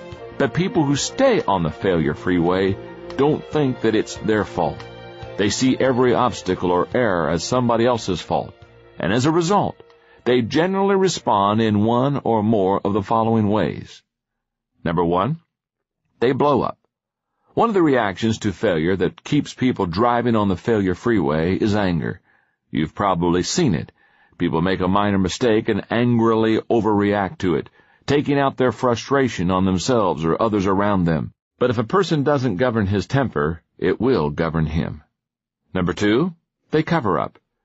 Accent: Atlanta, Georgia, United States; the Interstate 285 loop around my hometown of Atlanta at rush hour gridlock.

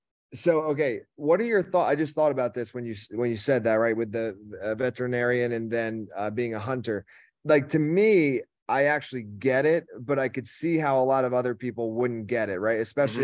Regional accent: Pennsylvania, United States; now in Miami, United States; So my parents, even though we're in Miami most of the time, I grew up in Pennsylvania, like near some farmland.

